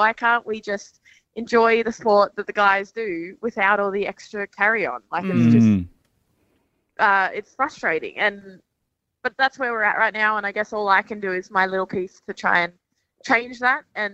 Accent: Brisbane, Queensland, Australia; now in Melbourne, Australia; I'm a kid from Brisbane. I don't know, you know, what I was in for when I moved down here to Melbourne.

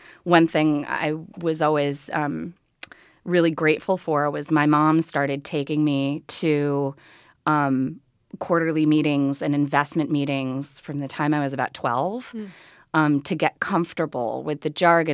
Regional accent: Chicago, Illinois, United States; But I grew up in Chicago.

